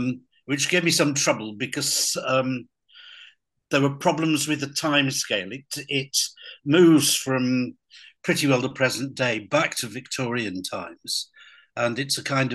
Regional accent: Blackburn, North West England, United Kingdom; This is Blackburn in Lancashire, which was my hometown.

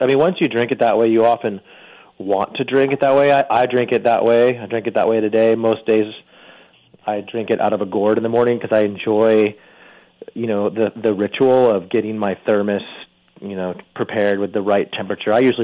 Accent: California, United States; I was someone who suffered most of my life from pretty extreme allergies, hay fever, you know, growing up in California.

